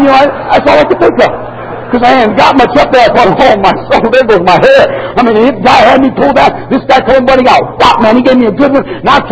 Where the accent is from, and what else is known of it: United States; born there